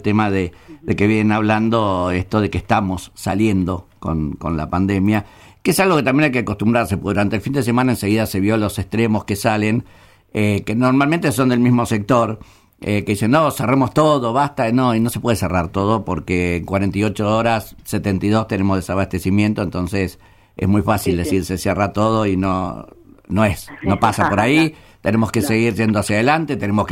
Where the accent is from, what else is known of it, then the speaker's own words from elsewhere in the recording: Argentina; somos argentinos